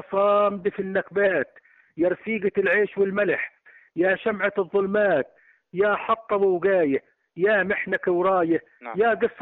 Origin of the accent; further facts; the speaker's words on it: Bashshit, Palestine; now in Khan Yunis, Palestine; من مواليد 1950، لاجئ فلسطيني من قرية بشيت قضاء الرملة، أسكن خان يونس،